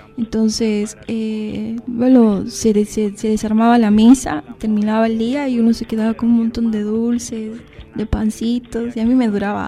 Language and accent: Spanish; Cochabamba, Bolivia; Por ejemplo, yo vengo de Cochabamba.